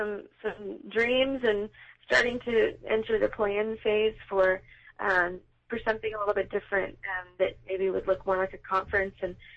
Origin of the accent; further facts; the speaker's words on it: Orlando, Florida, United States; also born or lived in Atlanta; now in Nashville, United States; I actually didn't grow up in New York. A lot of people think that I was born there, but I grew up in Orlando. So I moved to Nashville in about 2007